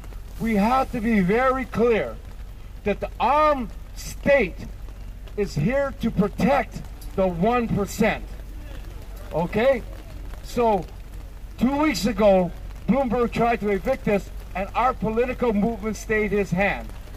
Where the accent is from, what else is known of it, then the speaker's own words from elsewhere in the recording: Oakland, California, United States; I was there in Resurrection City. That was spearheaded by Martin Luther King, and I came from Oakland, California.